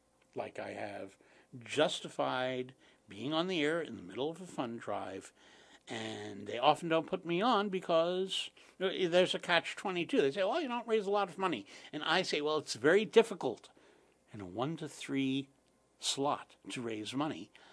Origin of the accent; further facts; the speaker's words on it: Jackson Heights, New York, United States; now in Brooklyn, United States; I grew up in Jackson Heights. I spent my first 40 years in Jackson Heights. I'm in Brooklyn now, in the very, very south end of Brooklyn, Bay Ridge, to be specific.